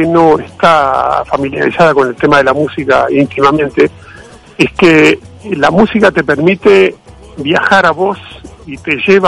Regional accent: Uruguay; Digo, sí, soy medio negro, le decía, soy uruguayo.

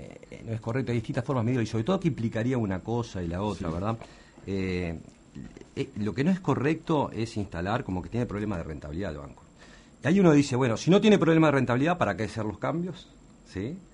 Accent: Uruguay; Uno como uruguayo

